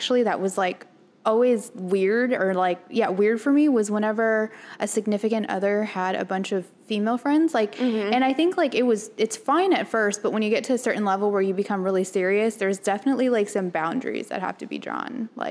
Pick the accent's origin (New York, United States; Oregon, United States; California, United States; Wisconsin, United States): California, United States; San Diego; you know, I'm from San Diego, we lived there, and we started dating